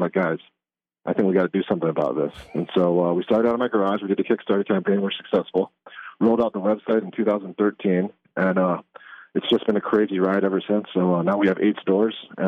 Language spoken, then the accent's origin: English; Hawaii, United States; because I'm originally from Hawaii